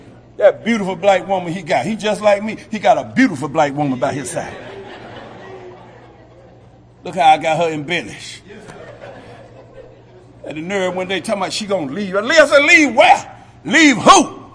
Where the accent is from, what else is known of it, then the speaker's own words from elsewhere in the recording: Adel, Georgia, United States; When I was growing up in Adel, Georgia, mama used to feed the whole neighborhood.